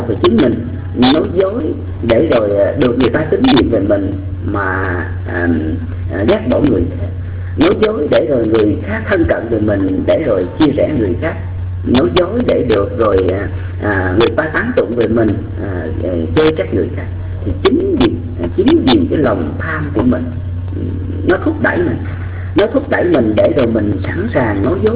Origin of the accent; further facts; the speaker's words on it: Mekong Delta, Vietnam; quê của chúng tôi ở miền Tây, thì quý vị biết rằng là lúc còn bé thì mình hay đi bắt cá